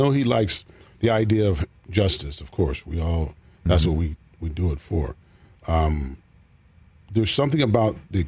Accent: Pittsburgh, Pennsylvania, United States; Pittsburgh, PA, yeah.

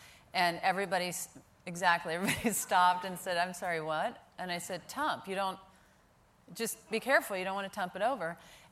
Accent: Pascagoula, Mississippi, United States; also born or lived in Jackson; I was born in Jackson, and then we moved down to Pascagoula, which is on the Gulf Coast.

